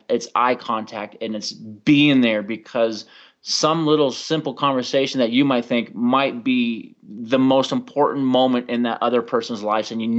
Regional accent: California, United States; now in Colorado, United States; San Francisco. I'm from California.

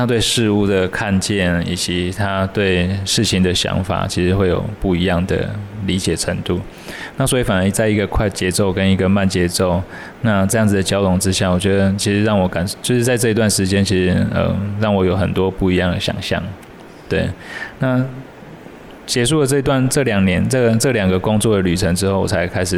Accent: Kaohsiung, Taiwan; 我不是，我是高雄人

